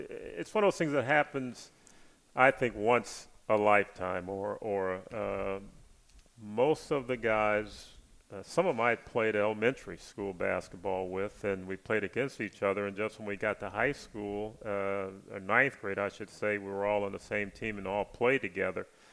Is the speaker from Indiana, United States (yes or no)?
yes; East Chicago, Indiana, United States; Well, I grew up in Indiana, northern Indiana, small city called East Chicago, Indiana, which is right between Gary, Indiana, and Chicago, Illinois.